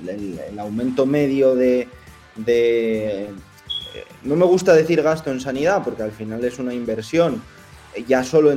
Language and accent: Spanish; Asturias, Spain; now in Brussels, Belgium; Yo siempre tenía la coña, y lo he contado aquí alguna vez, de a un asturiano no le tiembla el pulso con el clima de Bruselas.